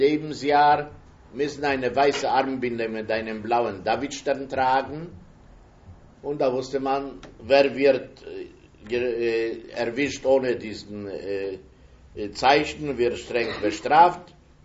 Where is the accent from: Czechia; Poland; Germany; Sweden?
Poland; Kraków, Lesser Poland; born there; Ich bin geboren in Krakau in Polen.